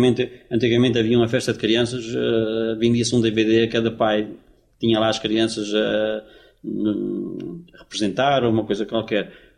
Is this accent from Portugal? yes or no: yes; Madalena, Azores, Portugal; born there; moved away as an adult; now in São Jorge, Portugal; vim para São Jorge há 37 anos e vivi aqui 34, portanto tem mais anos São Jorge que tenho do Pico. E nasci na Madalena do Pico.